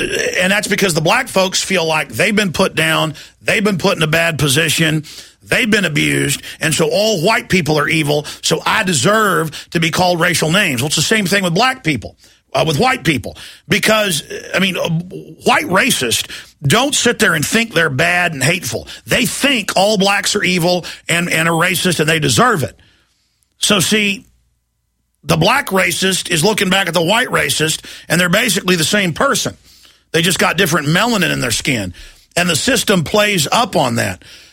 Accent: Dallas, Texas, United States; I grew up in Dallas where I'd be on the weekend playing basketball, you know, with some of my black friends from the football team.

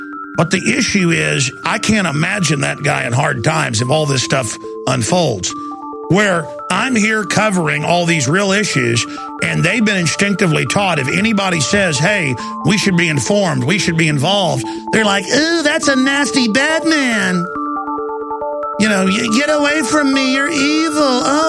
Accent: Dallas, Texas, United States; I grew up in Dallas drinking fluoride water so strong and make your head spin.

